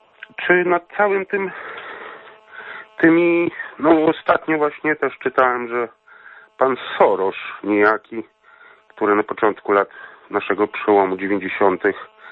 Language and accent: Polish; Lublin Voivodeship, Poland; No ja tu właśnie pochodzę spod Zamościa i no niedaleko od nas były protesty